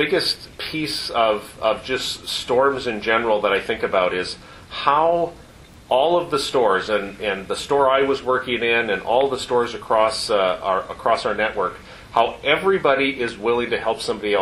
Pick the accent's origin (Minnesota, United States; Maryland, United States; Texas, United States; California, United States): Minnesota, United States; Red Wing; I grew up in Red Wing, Minnesota. So we had winter.